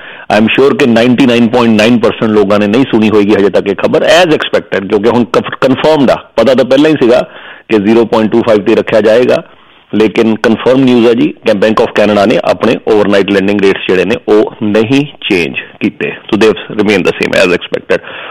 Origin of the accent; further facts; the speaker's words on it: Punjab, India; ਆਪਣੇ ਆਪ ਅਸੀਂ ਵੀ ਕਹਿੰਦੇ ਹਾਂ ਜੈ ਪੰਜਾਬੀ, ਅਸੀਂ ਵੀ ਕਹਿੰਦੇ ਹਾਂ ਅਸੀਂ ਪੰਜਾਬੀ ਹਾਂ